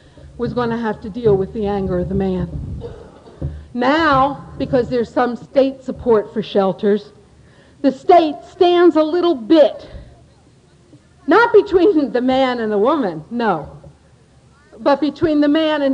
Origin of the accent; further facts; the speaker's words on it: New York City, New York, United States; I mean, I come from New York City. It's a big city.